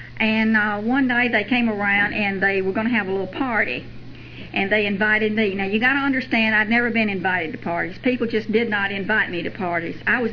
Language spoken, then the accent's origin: English; Birmingham, Alabama, United States; moved away as an adult; now in Texas, United States; I am from Birmingham. I lived there till I was about 30 years old. All my family is in Birmingham. My husband's people all live in Birmingham. And I migrated to Texas when I was drinking, so that's how I became a Texan.